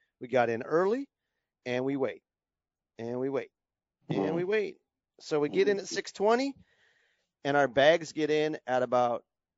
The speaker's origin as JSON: {"language": "English", "country": "Canada", "said": "I'm a Canadian."}